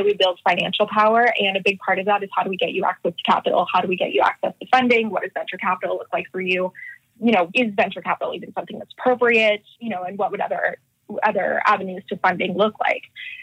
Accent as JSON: {"language": "English", "town": "Orlando", "region": "Florida", "country": "United States", "tie": "born or raised there", "also_born_or_lived": "North Stonington, Connecticut / Eugene, Oregon / San Antonio, Texas", "lives_now": "New York City, United States", "said": "I live in New York City now, but actually I grew up mostly in Orlando, Florida, and I've lived all over the country."}